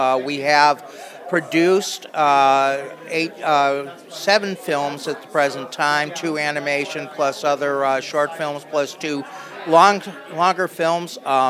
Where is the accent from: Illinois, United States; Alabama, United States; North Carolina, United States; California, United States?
North Carolina, United States; Charlotte; I'm from Charlotte, North Carolina.